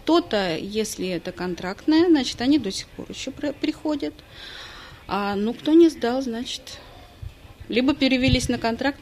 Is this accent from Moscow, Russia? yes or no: no; Leningrad Oblast, Russia; now in Saint Petersburg, Russia; Получилось так, что мои родители переехали в Санкт-Петербург, я сама из Ленобласти.